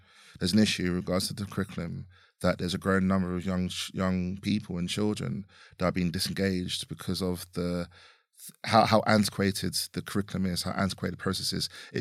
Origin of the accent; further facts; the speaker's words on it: London, United Kingdom; also born or lived in Harlow; I'm originally from South London myself, but then I also lived in Harlow for about 5 years.